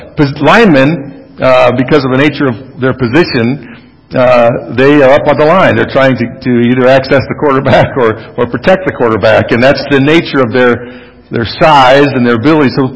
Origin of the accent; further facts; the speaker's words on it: Grand Rapids, Michigan, United States; and I'm from Grand Rapids, and so there's a lot of city lights and various things.